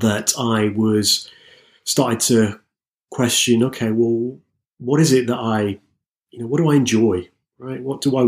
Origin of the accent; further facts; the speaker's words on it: Nottingham, East Midlands, United Kingdom; also born or lived in New York; And then I came back from there, back to my hometown around Nottingham. And obviously to go from sort of New York to Nottingham, you know, a huge culture shock